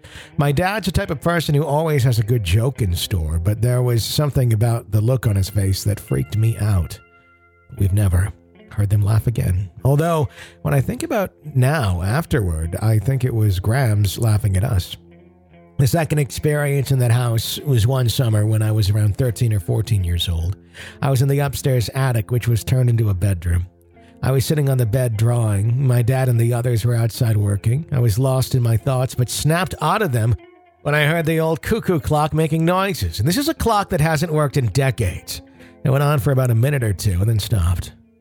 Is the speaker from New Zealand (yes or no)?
no; Sweden; I'm from Sweden, and my dad grew up in a village up north.